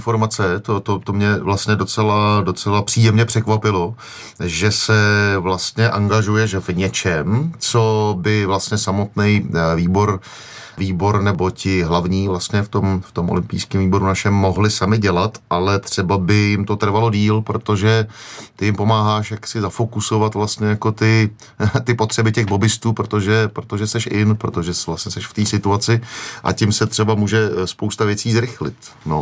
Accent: Liberec, Liberec Region, Czechia; Jsem z Liberce

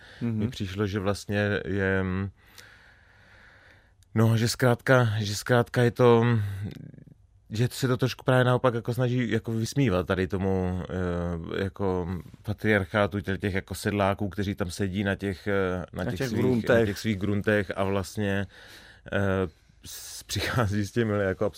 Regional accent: Strážnice, South Moravian Region, Czechia; tak ten je taky ze Strážnice, odkud pocházím

